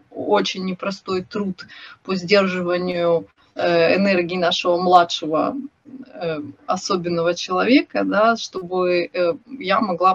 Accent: Kryvyi Rih, Dnipropetrovsk Oblast, Ukraine; now in Kyiv, Ukraine; Я сама из Кривого Рога, хотя живу в Киеве очень давно.

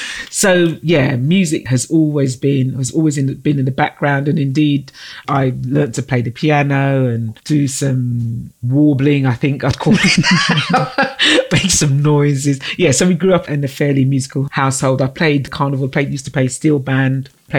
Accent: London, United Kingdom; I grew up in Camden, Northwest London.

